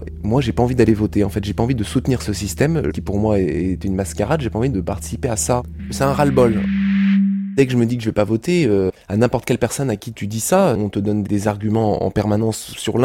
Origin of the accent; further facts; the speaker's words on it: Lorient, Brittany, France; J'ai grandi en Bretagne, à Lorient.